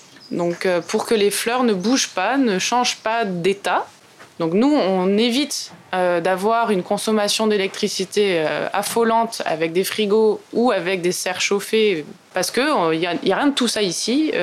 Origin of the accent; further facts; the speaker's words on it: Montpellier, Occitanie, France; Je viens de Montpellier, du sud de la France